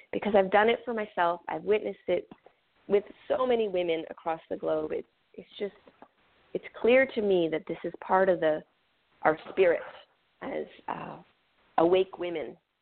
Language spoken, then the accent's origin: English; Canada; first language French; English is a second language; I grew up on First Nation reservations in Canada.